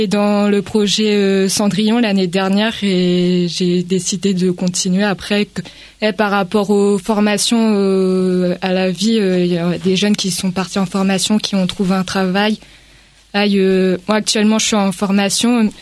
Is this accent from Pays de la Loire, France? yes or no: no; Saint-Gratien, Île-de-France, France; Je viens de Saint-Gratien.